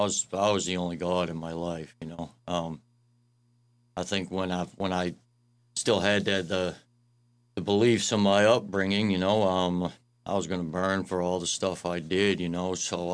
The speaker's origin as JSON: {"language": "English", "town": "Boston", "region": "Massachusetts", "country": "United States", "tie": "born or raised there", "said": "Yes, sir. Born and raised in South Boston."}